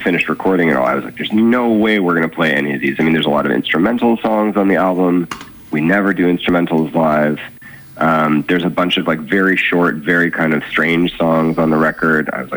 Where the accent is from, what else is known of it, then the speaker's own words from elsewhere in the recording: Winnipeg, Manitoba, Canada; also born or lived in Ontario; I've lived in a lot of different places, and I think that's been a wonderful thing and a bad thing. I grew up in Winnipeg and then in Ontario, and then I've been on the East Coast for a long time now, whether in here or in St. John's.